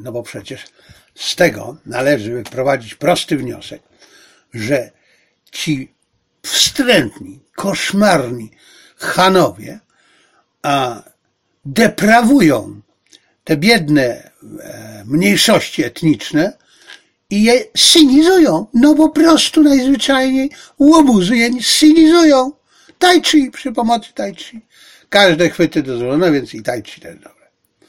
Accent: Zabrze, Silesian Voivodeship, Poland; ja jestem Ślązakiem. Pochodzę z miasta Zabrza, urodziłem się w roku 50, a 5 lat wcześniej to samo miejsce nazywało się Hindenburg.

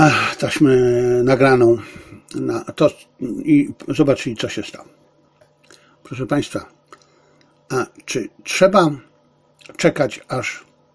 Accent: Silesian Voivodeship, Poland; znaczy wychowałem się na Śląsku, jeździliśmy w Beskid Żywiecki.

